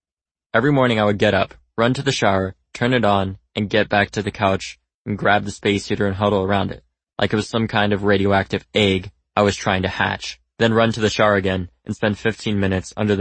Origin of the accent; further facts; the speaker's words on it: California, United States; For Lauren and me, growing up in California was a big part of it. We lived in a little beach town about 10 miles south of LAX, Los Angeles International Airport.